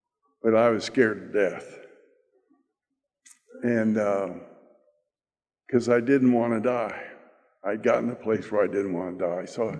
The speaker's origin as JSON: {"language": "English", "town": "Dayton", "region": "Ohio", "country": "United States", "tie": "born or raised there", "also_born_or_lived": "Detroit, United States", "said": "I grew up in Dayton, Ohio, and I came back to Dayton and finished my associate degree and got a job, and we went to Toledo, Ohio, and then on to Detroit, Michigan."}